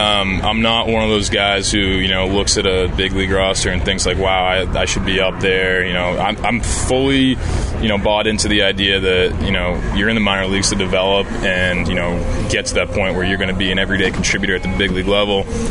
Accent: Boston, Massachusetts, United States; I mean, I'm from Boston, and you know, obviously that's a real passionate fan base too.

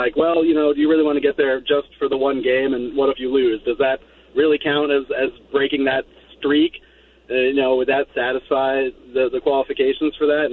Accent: Seattle, Washington, United States; I was growing up in Seattle at the time and going to school in Arizona.

